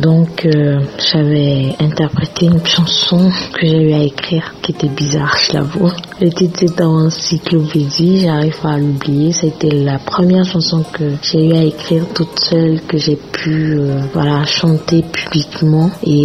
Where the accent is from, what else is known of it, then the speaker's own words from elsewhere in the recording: Porto-Novo, Ouémé, Benin; born there; ce pays qui m'a vu naître. Et moi, je suis née principalement à Porto Novo.